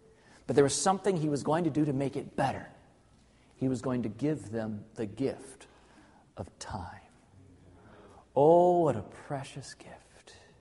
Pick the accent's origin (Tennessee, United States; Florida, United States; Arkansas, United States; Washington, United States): Arkansas, United States; also born or lived in Southern California; And even though I was born in Southern California, most of my life, I lived in Arkansas. And I thought Arkansas was just the prettiest place ever